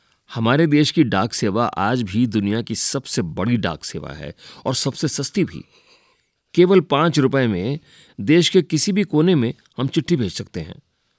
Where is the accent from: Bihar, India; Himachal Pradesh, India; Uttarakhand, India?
Himachal Pradesh, India; Nerwa; मैं हिमाचल प्रदेश के शिमला जिले के नेरवा गांव का निवासी हूं और मेरी उम्र 45 साल है।